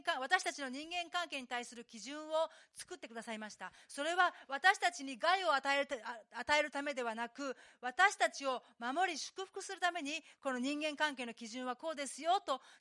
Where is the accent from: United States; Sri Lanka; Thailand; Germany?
United States; Japanese is a second language; now in Japan; 私はアメリカの田舎の出身で、本当にもう単純なシンプルな人間なんですね。